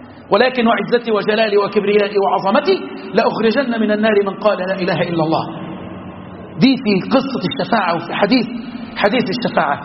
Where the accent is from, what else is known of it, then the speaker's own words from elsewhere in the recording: Egypt; اللهم احفظ بلدنا مصر